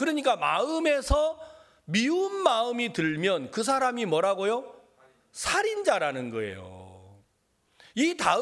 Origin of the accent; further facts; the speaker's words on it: Jeolla, South Korea; 저는 전라도 사람이에요.